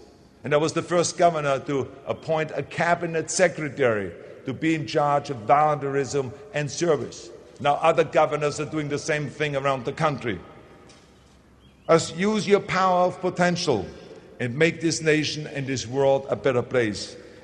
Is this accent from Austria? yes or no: yes; Austria; English is a second language; now in United States; But with my accent, I was worried they're going to deport me back to Austria.